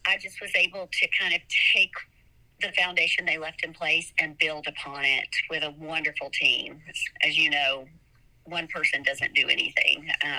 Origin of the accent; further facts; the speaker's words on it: Tennessee, United States; I grew up in East Tennessee in the foothills of the Smokies, Blount County